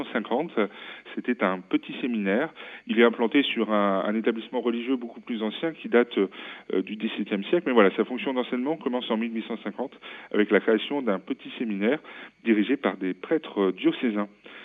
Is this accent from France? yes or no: yes; Pays de la Loire, France; je découvre à la fois une nouvelle région, puisque je viens de Vendée